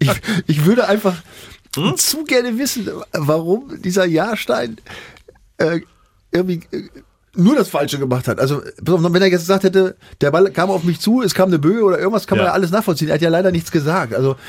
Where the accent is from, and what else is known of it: Lower Saxony, Germany